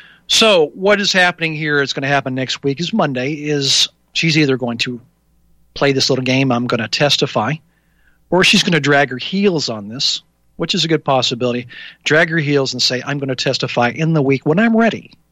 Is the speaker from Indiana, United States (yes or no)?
yes; Indiana, United States; now in California, United States; I grew up in Indiana, so liberal California may be a totally different scenario there.